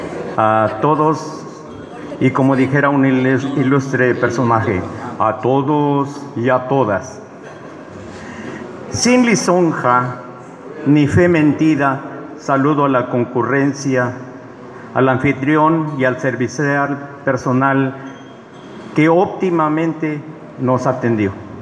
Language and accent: Spanish; Tetelilla, Veracruz, Mexico; born there; Soy nacido en Tetelilla, allí vi la primera luz. Vecino de Veracruz, cocido en la misma arcilla. Hablo náhuatl y castilla, de mi vida soy piloto. De San Andrés soy devoto